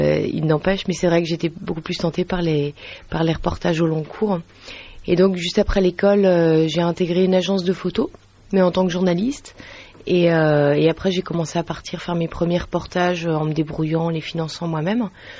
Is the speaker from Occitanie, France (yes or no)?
no; Lille, Hauts-de-France, France; Je suis lilloise, oui. Je suis née à Lille et j'ai fait toutes mes études jusqu'à mes 20 ans.